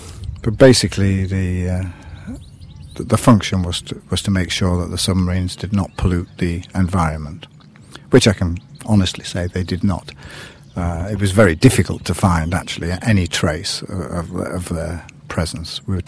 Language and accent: English; Leeds, Yorkshire and the Humber, United Kingdom; born there; I was born in Leeds, Yorkshire, in the United Kingdom.